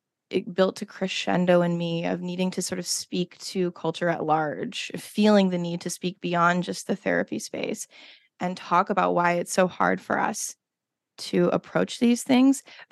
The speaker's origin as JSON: {"language": "English", "region": "Nebraska", "country": "United States", "tie": "born or raised there", "said": "But I was raised in Nebraska, so there was a lot of toxic positivity going on around me."}